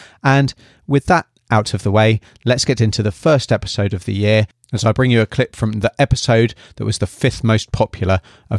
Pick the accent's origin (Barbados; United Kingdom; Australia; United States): United Kingdom; now in New Zealand; living in the wonderful Aotearoa, New Zealand, originally from the UK, as you can probably tell by my accent.